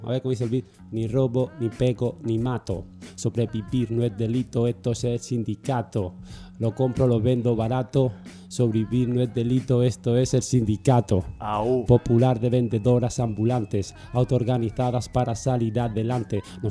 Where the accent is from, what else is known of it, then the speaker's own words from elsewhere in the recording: Valencian Community, Spain; soy de Alicante, la Vega Baja, el sur de Alicante, uh-huh. Pueblo se llama Moradí, que fue cuna del bacalao.